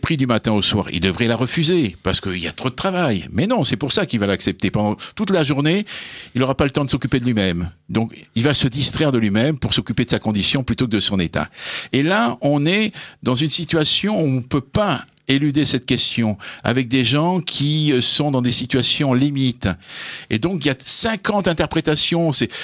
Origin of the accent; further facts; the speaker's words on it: Mazamet, Occitanie, France; je suis un ancien ouvrier d'Héléneur de Mazamé, chez moi, dans le Tarn